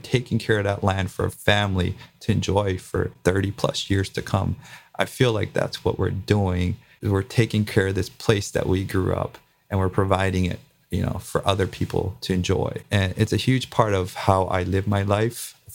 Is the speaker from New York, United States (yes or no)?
no; Hawaii, United States; I grew up in the water. Before school, we'd go surf. After school, we'd go surf. I grew up on the Big Island. That was life.